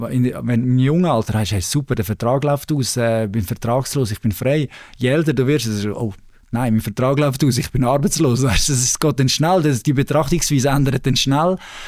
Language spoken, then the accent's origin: German; Switzerland; ich bin Schweizer, in der Schweiz aufgewachsen